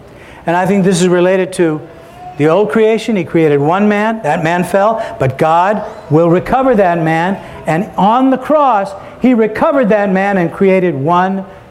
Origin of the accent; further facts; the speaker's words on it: Ferguson, Missouri, United States; I come from a very divided city. I grew up in Ferguson, Missouri.